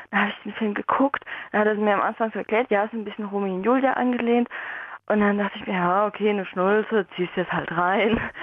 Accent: Pirmasens, Rhineland-Palatinate, Germany; Ich bin aus der Pfalz und Hallöchen.

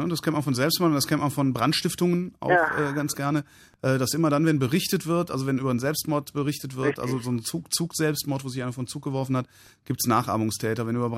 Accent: North Rhine-Westphalia, Germany; born there; now in Berlin, Germany; Also ich komme zwar aus Nordrhein-Westfalen gebürtig, aber ich lebe halt eben in Berlin.

